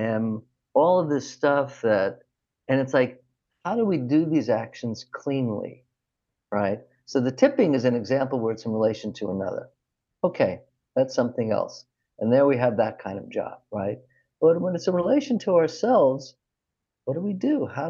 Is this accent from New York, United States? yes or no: yes; New York City, New York, United States; So I grew up in New York City, and you know, in my 20s, I was with my good friend, and we were in a bank.